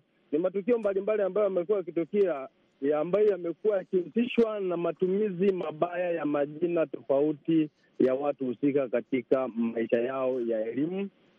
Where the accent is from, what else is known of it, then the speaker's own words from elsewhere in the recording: Tanzania; natokea Tanzania.